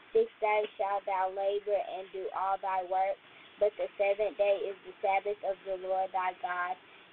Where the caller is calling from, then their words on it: Baton Rouge, Louisiana, United States; I'm calling from Baton Rouge, Louisiana.